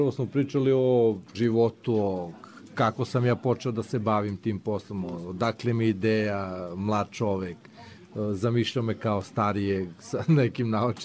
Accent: Belgrade, Serbia; dolazim iz Beograda.

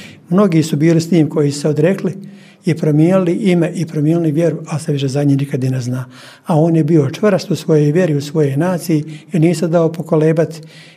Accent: Janj, Republika Srpska, Bosnia & Herzegovina; Pa nisam ja baš odavde, ali sam dugo ovdje. Ja sam rodom iz Janja, od Šipova gore, a ovdje sam od 60. godine.

